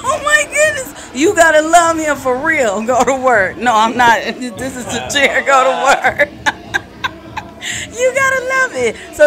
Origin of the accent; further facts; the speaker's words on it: Compton, California, United States; But I'm like, look, I'm from Compton. I keep it ready, right?